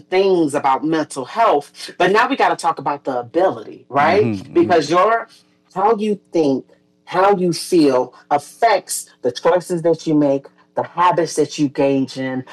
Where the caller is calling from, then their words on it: Chicago, Illinois, United States; I am actually in Chicago right now.